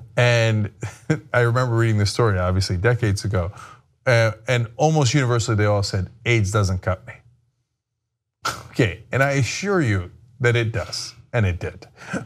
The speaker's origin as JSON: {"language": "English", "region": "New Jersey", "country": "United States", "said": "That's, I'm a guy from Jersey. Mm-hmm. Guys from Jersey don't do yoga."}